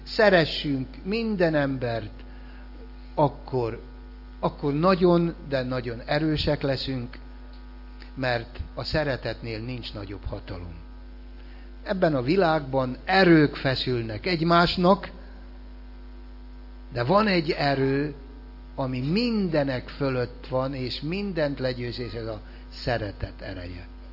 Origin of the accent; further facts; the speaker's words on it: Hungary; Én június 4-én születtem. És magyar vagyok.